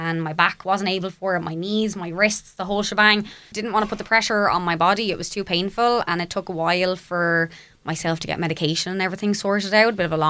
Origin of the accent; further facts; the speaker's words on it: Waterford, Munster, Ireland; there's something really special about growing up in Ireland. And I always took Ireland and specifically Waterford for granted because I was young and I didn't really know how to appreciate what I had back home.